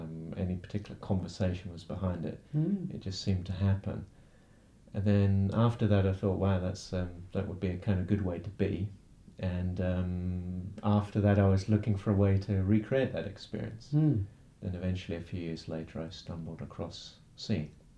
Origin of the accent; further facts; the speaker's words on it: Lowestoft, East of England, United Kingdom; And when I first met him and he discovered I was also from Lowestoft, he was completely amazed by this fact.